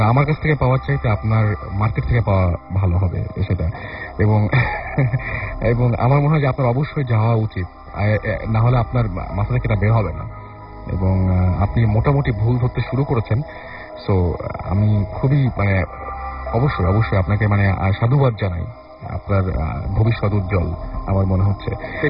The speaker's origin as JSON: {"language": "Bangla", "town": "Bagerhat", "region": "Khulna Division", "country": "Bangladesh", "tie": "born or raised there", "said": "আমার বাড়ি বাগেরহাট সদরে অবস্থিত"}